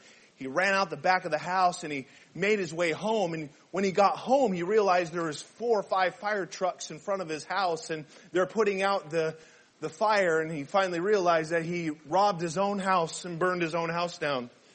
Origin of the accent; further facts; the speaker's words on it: Arizona, United States; because we didn't have the Arizona Diamondbacks. I grew up in Arizona. We didn't have it.